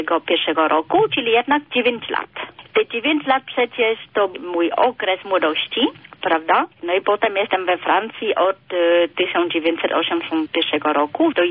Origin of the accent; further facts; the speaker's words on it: Vietnam; Urodziłam się w takiej miejscowości i spokojnej i zanim wojna wybuchła.